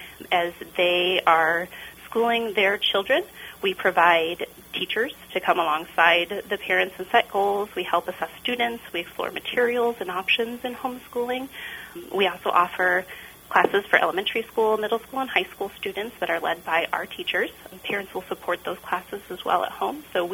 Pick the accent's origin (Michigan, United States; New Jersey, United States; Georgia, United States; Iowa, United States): Iowa, United States; now in North Liberty, United States; I grew up in Southwest Iowa, Atlantic High School, is where I went to school. I moved to the Iowa City area to study at the University of Iowa.